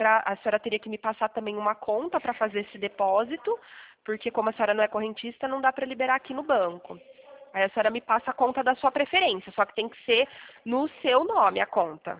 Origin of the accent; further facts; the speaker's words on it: Pirassununga, São Paulo, Brazil; Então, eu sou de Pirassununga, interior de São Paulo.